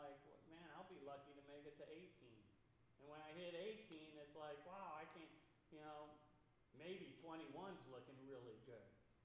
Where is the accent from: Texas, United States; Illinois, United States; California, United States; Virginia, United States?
Illinois, United States; Chicago; So growing up, I was actually I grew up in West Chicago, west side of Chicago.